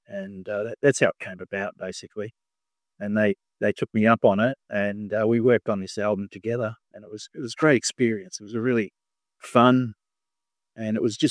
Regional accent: Fremantle, Western Australia, Australia; Prior to that, there was a festival in my local town here, my hometown, called the Fremantle Rocks Festival

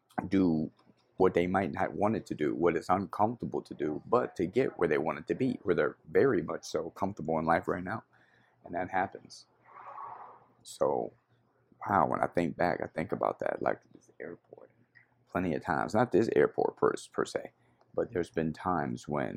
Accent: Las Vegas, Nevada, United States; It was Texas because I'm from Las Vegas, Nevada.

